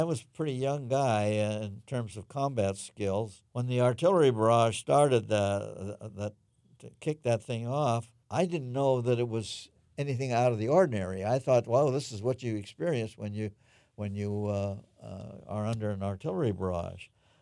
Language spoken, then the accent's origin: English; California, United States; I'd growing up in the Bay Area, when I wanted to go to the snow, we waited a nice sunny day and we went up to Long Barn or some other snow resort.